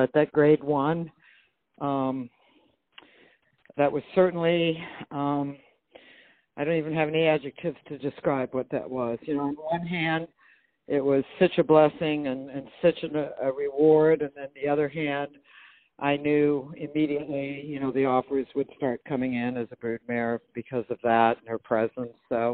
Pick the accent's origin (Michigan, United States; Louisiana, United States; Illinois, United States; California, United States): Illinois, United States; Oak Lawn; I'm from the Midwest in Oaklawn